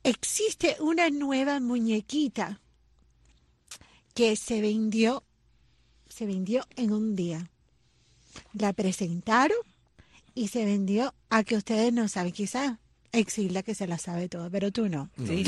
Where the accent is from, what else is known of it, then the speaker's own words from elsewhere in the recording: United States; pero yo que soy americana